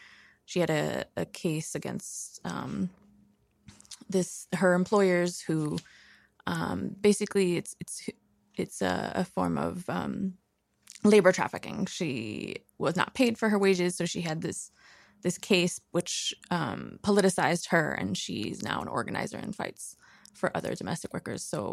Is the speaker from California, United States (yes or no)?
no; Queens, New York, United States; now in Brooklyn, United States; I'm living in Brooklyn now, but I grew up in Queens